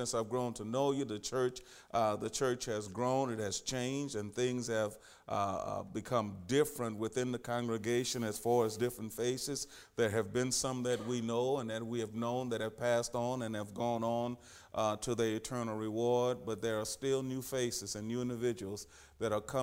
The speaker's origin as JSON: {"language": "English", "region": "Louisiana", "country": "United States", "said": "simply because you all know I'm from Louisiana, and it looked like you fixed all of my Louisiana favorites."}